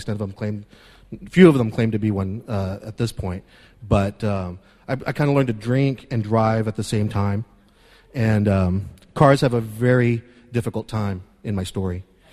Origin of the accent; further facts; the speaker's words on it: Texas, United States; now in New York, United States; I'm from Texas, and I got a sponsor. I have a home group here in Manhattan